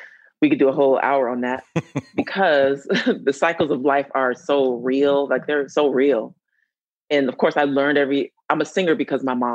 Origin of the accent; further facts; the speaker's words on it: Atlanta, Georgia, United States; And the reason why this matters because I'm from Atlanta. And so I was like Atlanta's girl. I was a independent artist in Atlanta.